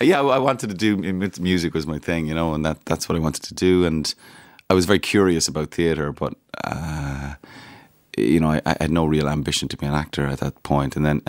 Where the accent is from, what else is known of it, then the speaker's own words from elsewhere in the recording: Cork, Munster, Ireland; I'm from Cork.